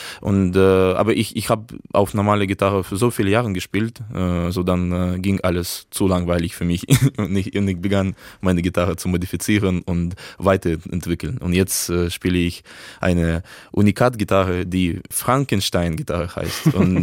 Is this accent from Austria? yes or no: no; Krasnodar, Krasnodar Krai, Russia; German is a second language; Zuerst habe ich bei einem Privatlehrer in Krasnodar, also in meiner Heimatstadt in Russland, gelernt.